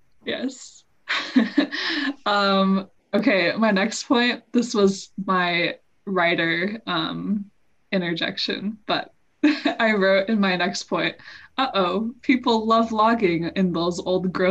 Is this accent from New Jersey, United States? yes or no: no; Washington, United States; for those of you who don't know, I'm from Washington. So the Columbia River is the big river that basically divides Washington and Oregon.